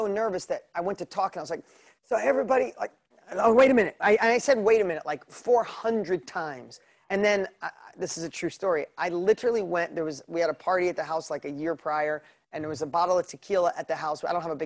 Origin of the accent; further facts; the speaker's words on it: New York, United States; accent: New York; my New York accent is so bad.